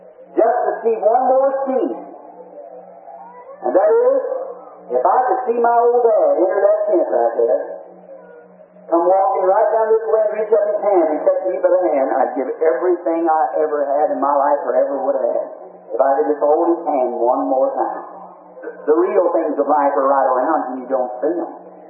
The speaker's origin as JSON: {"language": "English", "country": "United States", "said": "I'm American. I love my nation."}